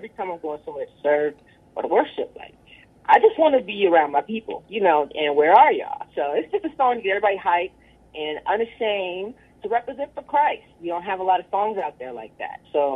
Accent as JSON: {"language": "English", "region": "Indiana", "country": "United States", "tie": "born or raised there", "said": "Our family's from Macon, but I grew up in Indiana. But when I got back to Georgia, it was on."}